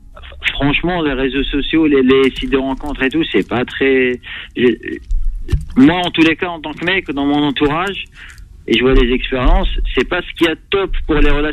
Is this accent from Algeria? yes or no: yes; Algeria; Moi, en tant qu'Algérien, je ne suis pas binational.